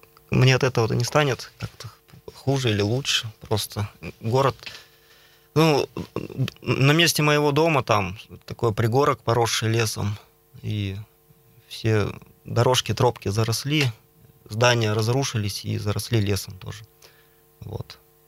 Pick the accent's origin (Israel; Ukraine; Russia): Russia; Gubakha, Perm Krai; born there; Я родился на Верхней Губахе, вот в городе, который сейчас называется Старая Губаха. Город, который сейчас присутствует в виде развалин.